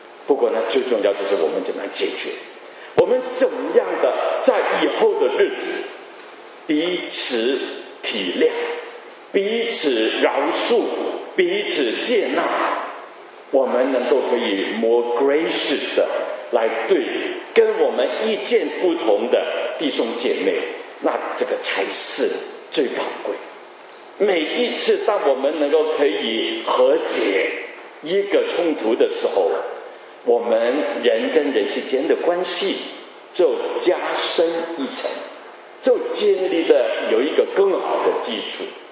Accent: Guangdong, China; 不要把他看死啊，我们广东人抬谁抬谁的啊

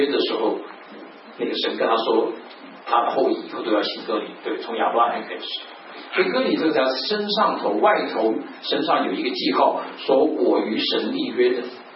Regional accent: China; 像我们中国人一样，在中国之外的都是野蛮人，对不对？

